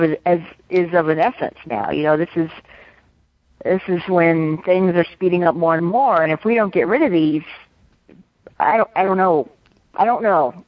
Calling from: Louisiana, United States; In Louisiana.

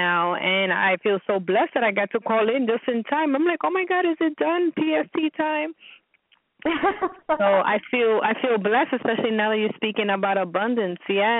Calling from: New York, United States; I'm calling from New York.

